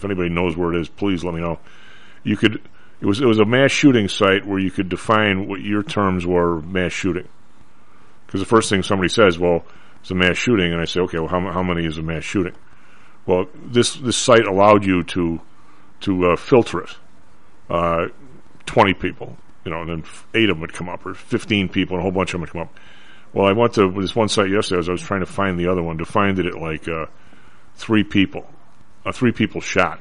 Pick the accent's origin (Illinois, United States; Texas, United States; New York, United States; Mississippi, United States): Illinois, United States; Evergreen Park; Well, in the suburbs like where I grew up in Evergreen Park, there was no place in Evergreen Park that was more than 2 minutes from the police station because it wasn't a big suburb.